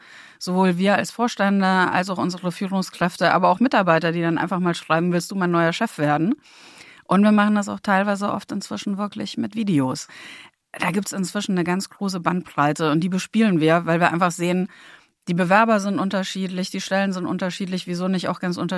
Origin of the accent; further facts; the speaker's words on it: Munich, Bavaria, Germany; Ich persönlich komme aus Bayern, hört man vielleicht nicht unbedingt. aber bin gebürtige Münchnerin und habe eben auch schon im Rheinland, im Ruhrgebiet oder in Niedersachsen gearbeitet.